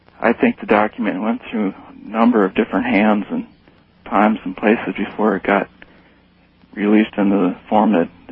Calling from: Midwest, United States; I'm calling from the Midwest, and I'd like to remain anonymous if I could.

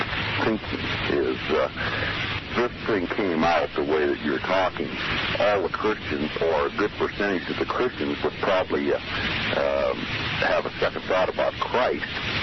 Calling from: Susanville, California, United States; Susanville.

